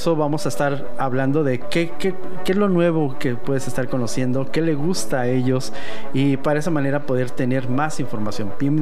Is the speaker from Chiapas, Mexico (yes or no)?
no; Tijuana, Baja California, Mexico; also born or lived in Mexico City; Yo nací en la Ciudad de México.